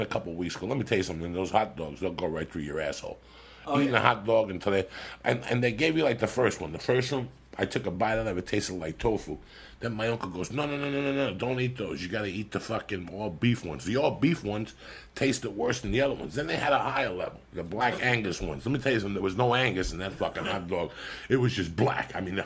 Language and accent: English; North Bergen, New Jersey, United States; Listen, there was one when I was growing up in North Bergen